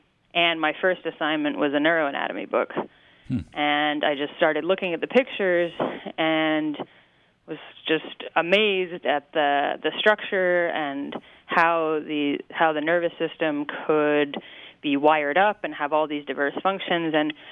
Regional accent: New York, United States; So I grew up in New York State, but I grew up as a fan of all of the Philadelphia sports teams, which was a bit insulating.

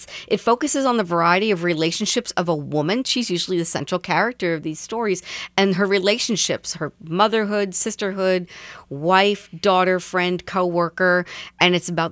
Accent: New York, United States; Yes, I grew up on Long Island right outside of Levittown

